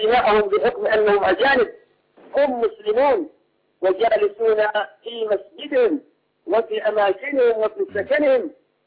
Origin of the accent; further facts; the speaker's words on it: Yemen; عندنا في اليمن ما يقرب من 2 مليون صومالي وأثيوبي